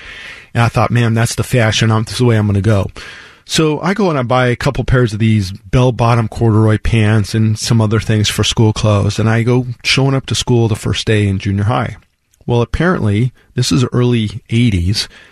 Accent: Monte Vista, Colorado, United States; we grew up in Monta Vista, Colorado, which if you're familiar with the state, it's right down in the south-central part of the state in the San Luis Valley. I grew up in a town of about 3,500 people

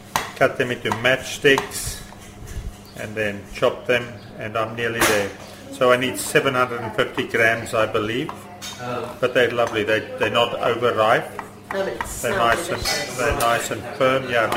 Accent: KwaZulu-Natal, South Africa; I was raised by a nanny. I grew up in KwaZulu-Natal in southern Africa

